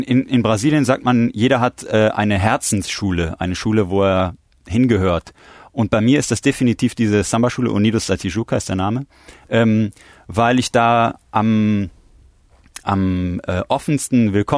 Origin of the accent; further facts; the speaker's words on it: Cologne, North Rhine-Westphalia, Germany; Also ich bin in Köln aufgewachsen